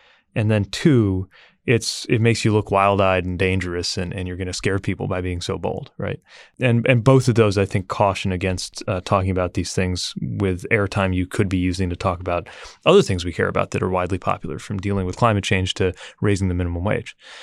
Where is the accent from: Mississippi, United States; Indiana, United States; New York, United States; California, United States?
Indiana, United States; Birch Bayh, my home state senator in Indiana